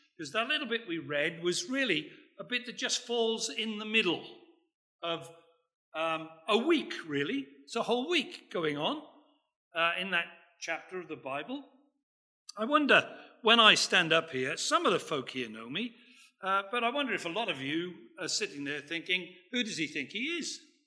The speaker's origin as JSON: {"language": "English", "region": "Wales", "country": "United Kingdom", "said": "because I'm a Welshman and we don't have any trouble talking for a long time, you know."}